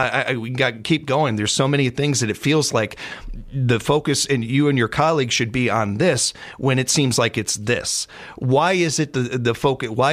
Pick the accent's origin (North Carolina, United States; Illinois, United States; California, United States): Illinois, United States; Chicago; Even as a Chicagoan, I will say that I want fair elections.